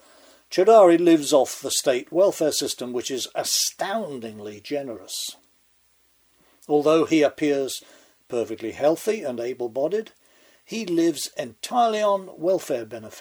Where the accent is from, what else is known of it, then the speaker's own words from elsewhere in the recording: England, United Kingdom; now in United States; I've been a US citizen for 11 years now, but I was born and raised English. As English as it is possible to be, in fact.